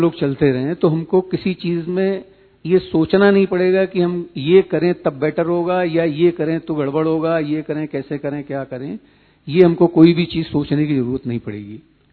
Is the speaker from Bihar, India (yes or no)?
no; Lucknow, Uttar Pradesh, India; मेरा संक्षिप्त परिचय है कि मैं लखनऊ से हूँ